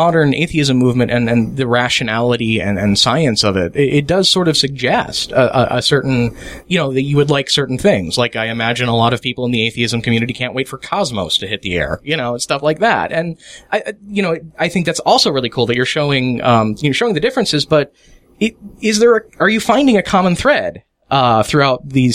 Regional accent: Midwest, United States; No, you know, passive-aggressive is everywhere. I'm from the Midwest.

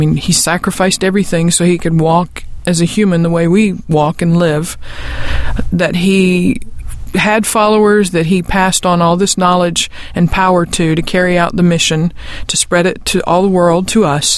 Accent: the South, United States; I'm from the South, and I think that builds in a little conservatism.

